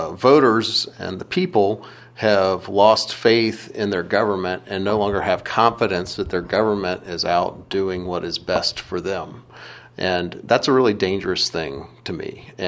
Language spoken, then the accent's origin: English; Raleigh, North Carolina, United States; So I was raised in Cameron Park in Raleigh, which is probably one of the more liberal neighborhoods in the city.